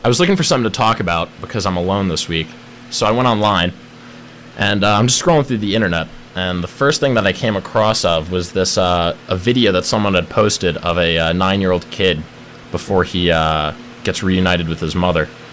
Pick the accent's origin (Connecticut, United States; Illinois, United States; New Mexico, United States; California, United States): Connecticut, United States; I found a better story about a man in my home state, Connecticut